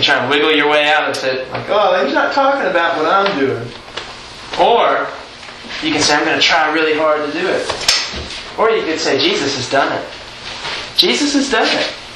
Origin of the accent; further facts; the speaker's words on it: Alabama, United States; I remember, you know, I'm from Alabama, I'm a simple guy